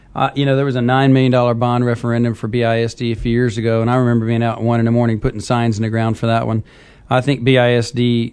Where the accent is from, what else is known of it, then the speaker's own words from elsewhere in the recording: Bryan, Texas, United States; I'm a Bryan guy. I'm from Bryan.